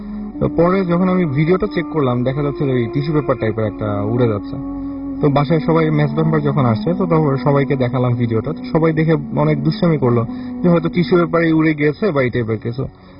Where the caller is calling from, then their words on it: Dhaka, Dhaka Division, Bangladesh; আমি কদমতলা বাসাবো থেকে এসেছি।